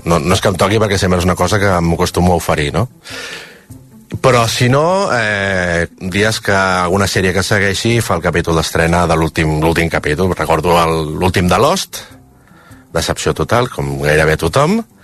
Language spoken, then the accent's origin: Catalan; Barcelona, Catalonia, Spain; now in Iceland; tinc 43 anys, sóc de Barcelona, porto 12 anys treballant a RAC1 i ara estic treballant a Islàndia.